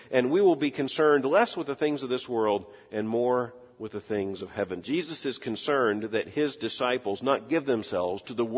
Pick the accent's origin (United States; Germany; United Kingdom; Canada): United States; Florida; Growing up in Florida, never had to have a top coat. Living here, you need one.